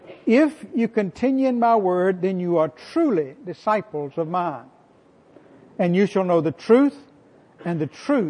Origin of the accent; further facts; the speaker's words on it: United States; I'm glad I'm an American. I love America, and I don't want to live anywhere else in the world.